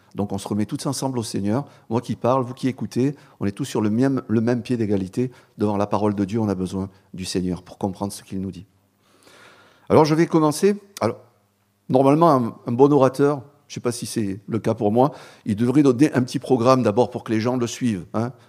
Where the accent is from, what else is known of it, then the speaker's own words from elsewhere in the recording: Marseille, Provence-Alpes-Côte d'Azur, France; Moi, je viens de Marseille.